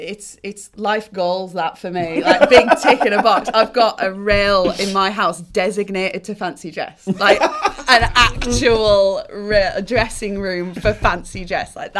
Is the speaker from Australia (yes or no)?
no; North West England, United Kingdom; accent: Cumbrian; "No, I'm from Cumbria." And they hear this broad, like, Cumbrian accent come out